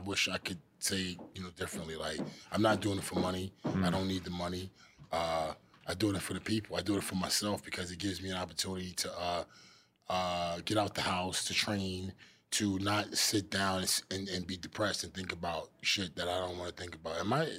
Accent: Miami, Florida, United States; I'll be there. That's my hometown.

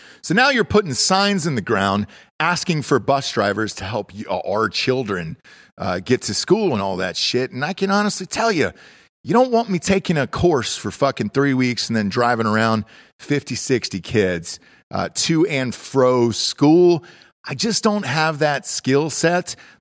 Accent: Georgia, United States; I'm from Georgia originally

